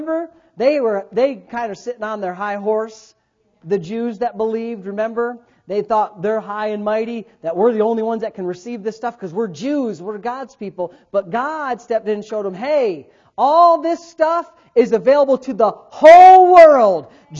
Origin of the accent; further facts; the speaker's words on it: England, United Kingdom; And we always joke back and forth about me being an Englishman